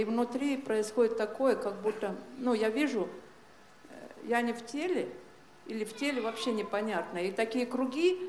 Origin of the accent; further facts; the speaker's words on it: Kaluga, Kaluga Oblast, Russia; из Калуги.